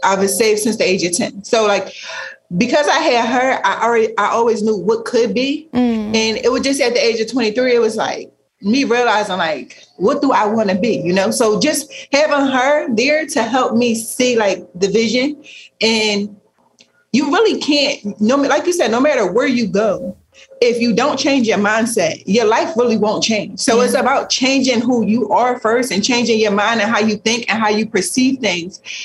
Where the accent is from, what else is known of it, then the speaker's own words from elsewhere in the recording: Philadelphia, Pennsylvania, United States; It was like growing up in Philly, the environment that we grew up